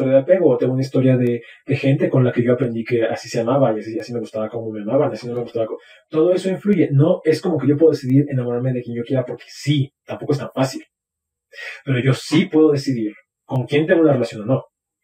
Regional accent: Mexico; soy un hombre mexicano de 34 años, soy psicólogo, vivo en el centro, tengo cierta clase social

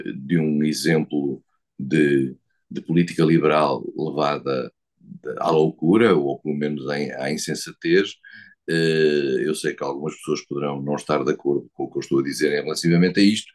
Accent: Vila Real, Portugal; como se diz aqui na minha terra, em Vila Real

